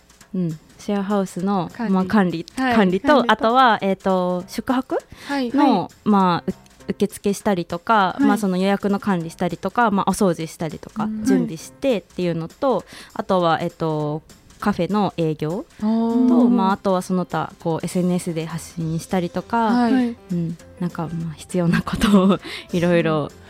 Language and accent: Japanese; Saitama, Japan; 地元は埼玉なんですけれども、はい、なんで、まあ、こう埼玉をに住みながら